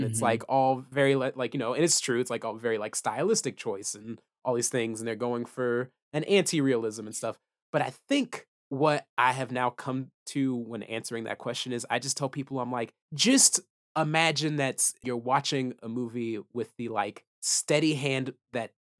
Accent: Midwest, United States; just had a very different like culture, like art culture upbringing than I did, because I grew up in the Midwest.

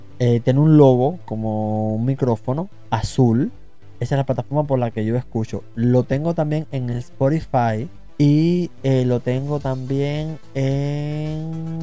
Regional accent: Camagüey, Cuba; Yo soy de Camagüey, de las Tunas de Santiago, y eso también explica que me gustan las congas, la tierra caliente

